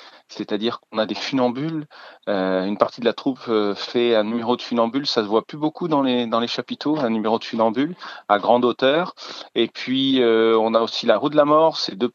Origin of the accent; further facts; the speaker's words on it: Centre-Val de Loire, France; j'ai commencé, j'avais 14-15 ans dans les cinémas, la petite salle de cinéma du coin, chez moi dans le Loir-et-Cher